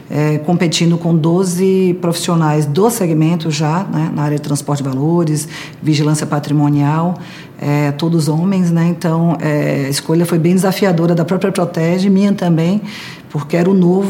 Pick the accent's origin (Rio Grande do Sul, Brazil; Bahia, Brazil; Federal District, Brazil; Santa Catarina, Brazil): Bahia, Brazil; Salvador; now in São Paulo, Brazil; sou de Salvador, sou baiana, estou aqui há 6 anos em São Paulo.